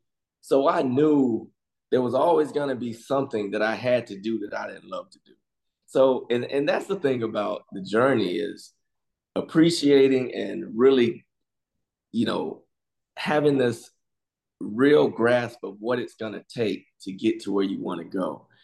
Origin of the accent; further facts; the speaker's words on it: Georgia, United States; this is where I grew up in South Georgia.